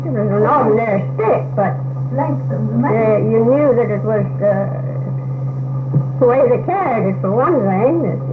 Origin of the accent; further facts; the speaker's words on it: Rappahannock, Tennessee, United States; born there; I was born in Rappahannock, Tennessee.